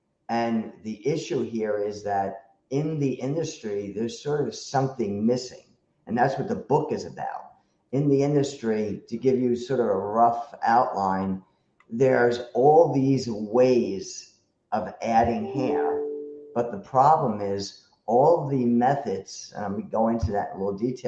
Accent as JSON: {"language": "English", "region": "New Jersey", "country": "United States", "said": "Yeah, I'm from New Jersey."}